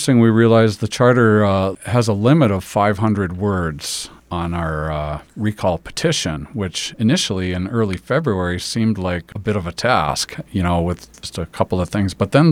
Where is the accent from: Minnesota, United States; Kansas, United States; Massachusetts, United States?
Minnesota, United States; Two Harbors; They'd see I'm from Two Harbors and I'd get comments like, oh, we love Two Harbors and oh, and you get to live there